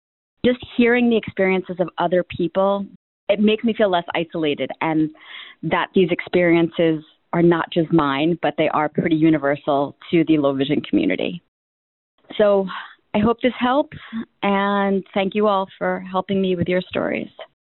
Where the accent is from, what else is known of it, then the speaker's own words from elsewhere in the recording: New York, United States; I am from New York, New York.